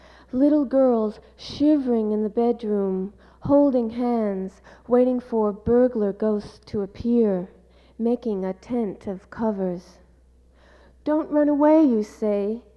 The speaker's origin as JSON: {"language": "English", "region": "New York", "country": "United States", "said": "And I'm a New Yorker, but I lived in California a long time."}